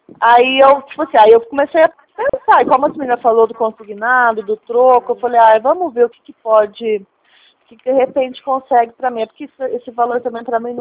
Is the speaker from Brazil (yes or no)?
yes; Ribeirão Preto, São Paulo, Brazil; Eu sou daqui de Ribeirão.